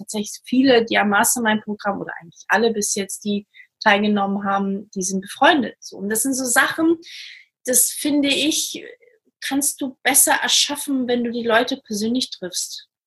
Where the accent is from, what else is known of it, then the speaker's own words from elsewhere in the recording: Portugal; German is a second language; now in Germany; Ich komme zum Beispiel aus Portugal, deswegen kann ich auch so ein bisschen die Unterschiede auch erkennen.